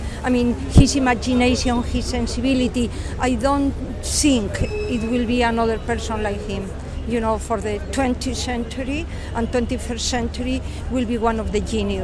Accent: Madrid, Community of Madrid, Spain; English is a second language; I am from Spain, from Madrid, and I live here for 3 years.

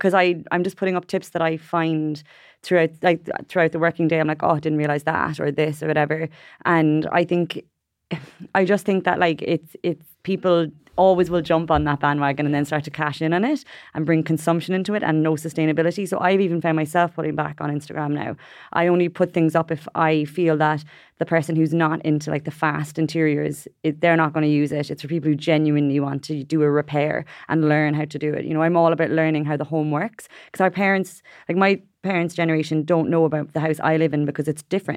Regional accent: Ireland; because I'm Irish

